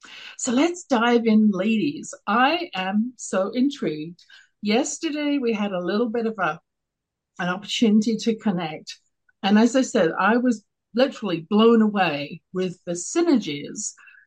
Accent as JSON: {"language": "English", "region": "London", "country": "United Kingdom", "tie": "born or raised there", "said": "I grew up in London, England"}